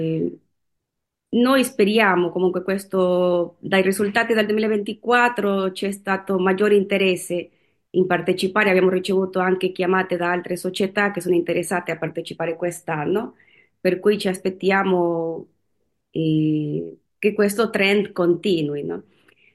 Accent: Rome, Lazio, Italy; Io sono di Roma.

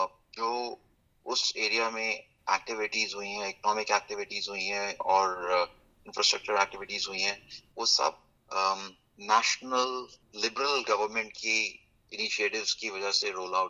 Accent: Shimla, Himachal Pradesh, India; now in Australia; Last कोई 15 साल से ऑस्ट्रेलिया में टैक्स में और फाइनेंस में मैं काम कर रहा हूँ। Personally from a family perspective मैं शिमला से हूँ, मेरी वाइफ पालमपुर से हैं और हमारे 4 बच्चे हैं।

